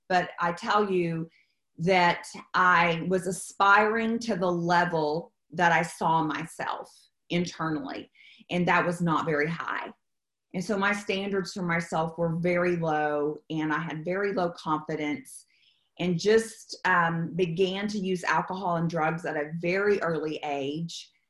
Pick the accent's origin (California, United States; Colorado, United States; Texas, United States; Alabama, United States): Texas, United States; Stephenville; I grew up in Stephenville is where I grew up. And it was cowboy country, and I was a rock and roller, and so I just wanted to leave there as fast as I could.